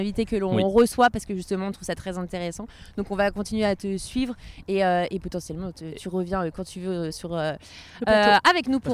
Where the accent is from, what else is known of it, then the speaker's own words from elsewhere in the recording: France; On est français.